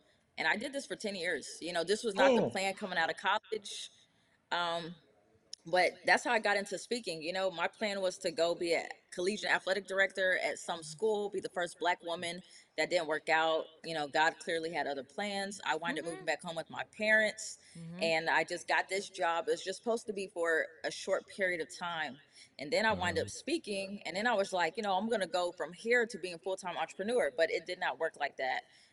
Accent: Rowlett, Texas, United States; also born or lived in Dallas; now in Garland, United States; So I'm from Dallas, Texas, born out here in Dallas, you know, but grew up in Rowlett, Rockwall, you know, east of Dallas more so.

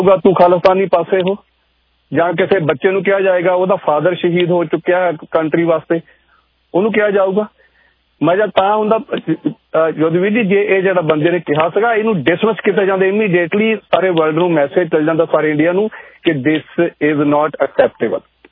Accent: Mathura, Uttar Pradesh, India; ਮੈਂ ਖੁਦ ਮਥੁਰਾ ਦਾ ਜੰਮਪਲ ਹੈਗਾ, ਕ੍ਰਿਸ਼ਨ ਜੀ ਮਹਾਰਾਜ ਦਾ ਜਨਮ ਪਲੇਸ ਹੈਗਾ, ਮੇਰਾ ਬਚਪਨ ਉੱਥੇ ਬੀਤਿਆ, ਮਥੁਰਾ, ਵਰਿੰਦਾਵਨ, ਆਗਰਾ, ਅਲੀਗੜ੍ਹ, ਮੈਂ ਉਸ ਏਰੀਏ ਚ ਰਹਿ ਕੇ ਆਇਆ ਹੈਗਾ।

